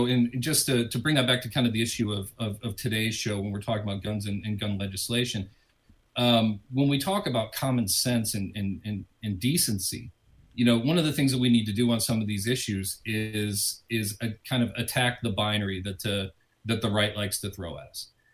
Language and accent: English; Pennsylvania, United States; born there; actually born in the great state of Pennsylvania, so I love the people there.